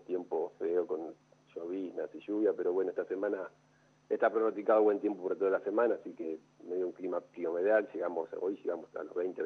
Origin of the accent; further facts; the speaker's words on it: Paraná, Entre Ríos, Argentina; Me crié acá, estudié acá, por ahí por razones laborales estuve algún tiempo afuera, pero no mucho, pero siempre volví y siempre estuve acá por la zona, así que soy de Paraná.